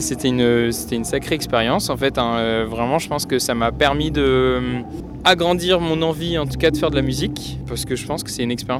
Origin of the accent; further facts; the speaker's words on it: Brittany, France; also born or lived in Saint-Nazaire; je suis plutôt nazérien, mais je suis aussi morbihanais. Parce que j'ai grandi dans le Morbihan